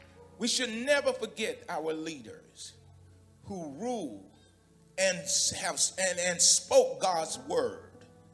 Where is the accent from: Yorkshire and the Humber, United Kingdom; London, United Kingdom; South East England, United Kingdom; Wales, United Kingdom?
Yorkshire and the Humber, United Kingdom; Bradford; I forgot that I came from Bradford. I forgot that I was raised in a single parent household.